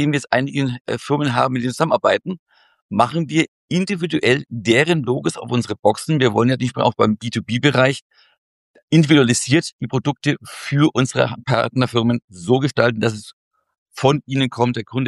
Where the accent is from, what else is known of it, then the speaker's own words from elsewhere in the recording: Bavaria, Germany; Wir kommen aus Franken.